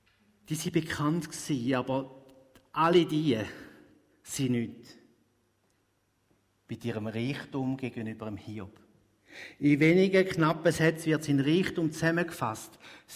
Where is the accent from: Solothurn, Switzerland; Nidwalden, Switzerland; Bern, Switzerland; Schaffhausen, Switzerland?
Schaffhausen, Switzerland; Ich komme aus der Region Schaffhausen.